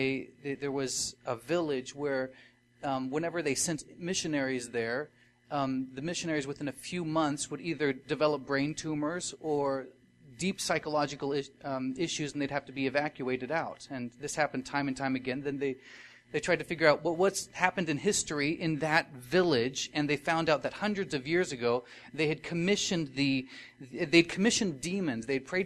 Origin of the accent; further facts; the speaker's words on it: Ecuador; I grew up in Ecuador